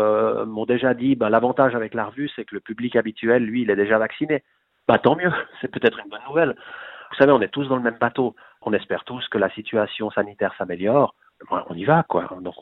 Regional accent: Geneva, Switzerland; je suis Genevois, j'ai une entreprise Genevois

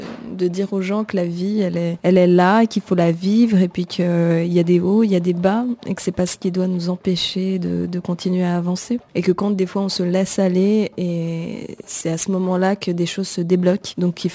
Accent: Benin; moi, je suis béninoise et j'ai envie d'avoir la preuve.

